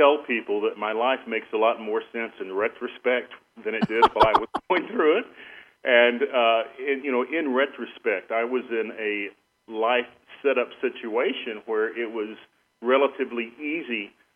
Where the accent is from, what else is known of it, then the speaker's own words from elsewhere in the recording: Arkansas, United States; moved away as an adult; also born or lived in Brazil; I grew up in Arkansas, which is a geological wonder in many ways.